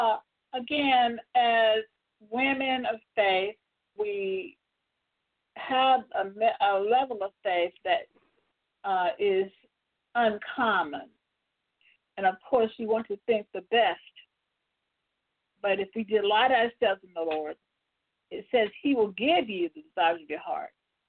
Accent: Alabama, United States; I'm from the South. I'm from Alabama.

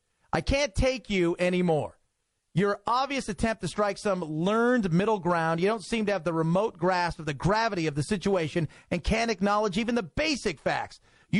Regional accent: United States; I'm an American. I've got my faults.

